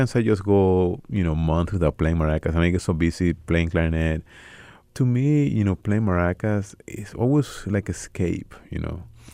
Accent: Guanare, Portuguesa, Venezuela; moved away; he said, well, he's from Guanare, you know, which is my hometown. He's like, I couldn't believe it, you know. So the first time I went back to Venezuela after being here in college

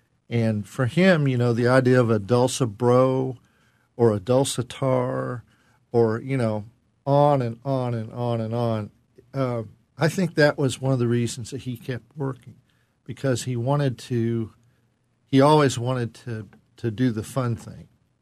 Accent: Mount Sterling, Kentucky, United States; No, I'm from Mount Sterling.

